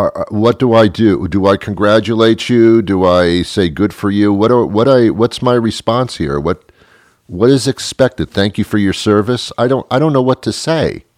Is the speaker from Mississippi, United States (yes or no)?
no; Teaneck, New Jersey, United States; Oh, yeah. I was brought up in Teaneck.